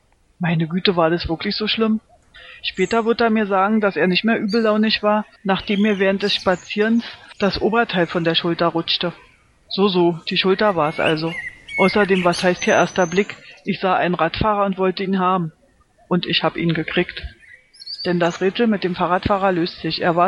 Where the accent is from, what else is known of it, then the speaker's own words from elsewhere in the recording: Berlin, Germany; Wir sind beide in Berlin aufgewachsen, sogar in der richtigen Hälfte.